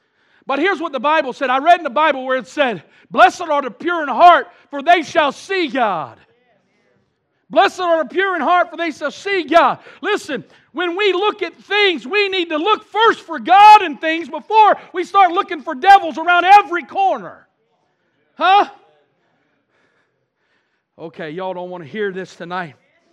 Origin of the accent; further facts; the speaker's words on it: Madison, Indiana, United States; I'm from Madison, Indiana. Population 14,700.